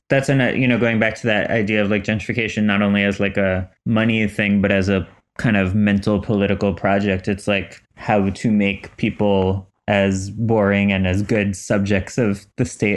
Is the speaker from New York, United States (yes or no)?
yes; Manhattan, New York, United States; Oh yeah, I grew up in the West Village in Manhattan, and like you know, my parents, it was, you know, were some of the, I guess they were like kind of first phase gentrifiers.